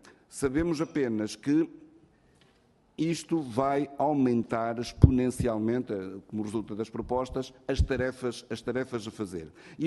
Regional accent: Bragança, Portugal; Eu, pessoalmente, acho que devia ser fora, de preferência em Bragança. É a minha terra.

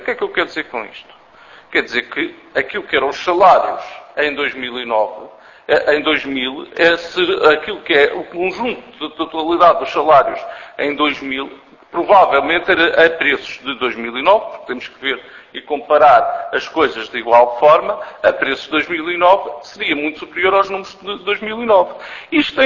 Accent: Lisbon, Portugal; sou daqui da região de Lisboa

